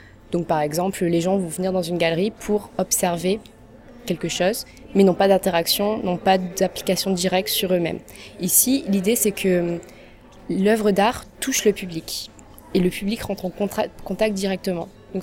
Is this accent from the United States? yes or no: no; France; now in Beijing, China; donc je suis française et je vis à Pékin.